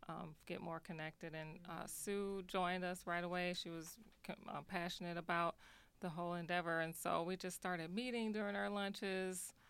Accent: Chicago, Illinois, United States; now in Kenosha, United States; I started my education at Chicago State University in Chicago because I'm from Chicago, and I moved to Kenosha in about 2008.

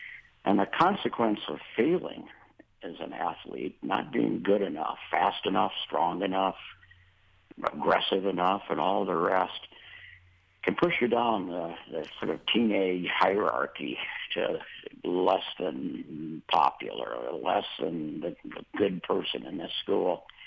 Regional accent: Minnesota, United States; now in Texas, United States; I grew up in Minnesota, and where sports were important, but they weren't king of everything. And I now live in Texas

